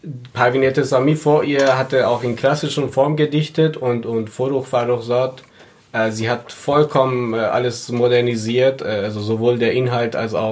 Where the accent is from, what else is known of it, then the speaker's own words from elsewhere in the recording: Iran; Also ich als Iraner lerne immer viele neue Sachen von dir.